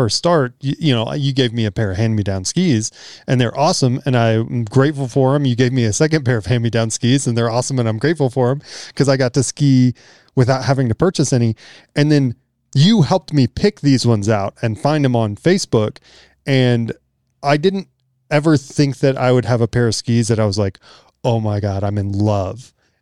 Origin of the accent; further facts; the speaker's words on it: Texas, United States; I'm from Texas, and we only say down.